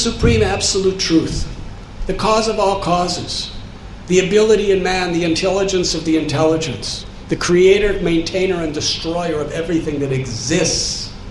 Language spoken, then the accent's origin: English; United States; also born or lived in New Vrindaban; Believe it or not, I'm an American, and I used to do that every day. Not in Chicago, in New Brindavan. Because I was milking cows, and we had to make our own butter by churning.